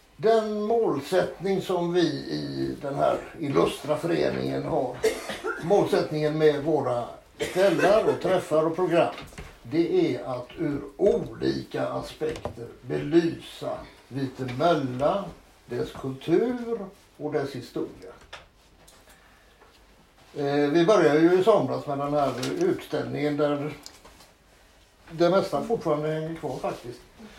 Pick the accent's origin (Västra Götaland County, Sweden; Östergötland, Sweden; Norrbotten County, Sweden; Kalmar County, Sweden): Västra Götaland County, Sweden; Gothenburg; jag är ju inte skåning på något sätt från början, även om jag har bott här nu i 20-30 år.